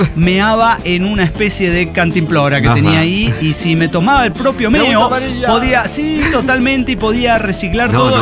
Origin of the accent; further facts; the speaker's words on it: Venezuela; Pero soy Veneco, venezolano, sí.